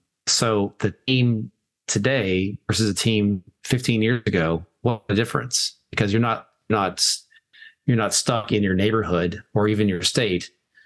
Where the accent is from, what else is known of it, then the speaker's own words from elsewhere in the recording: New York, United States; accent: New York; So my New York accent is not very interesting.